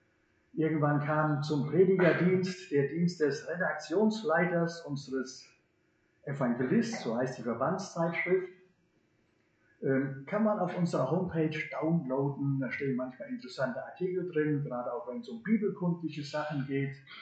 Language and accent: German; North Rhine-Westphalia, Germany; gebürtiger Siegerländer. Baujahr 62, von Kindheit an in den Siegerländer Gemeinschaften zu Hause, wo ich auch im Frühjahr 1975 zum Glauben an Jesus gefunden habe.